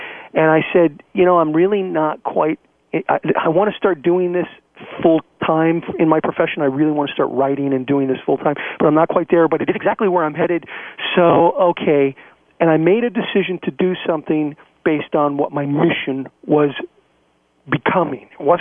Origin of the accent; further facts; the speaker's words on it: Los Angeles, California, United States; I'm from Los Angeles. She's in New York.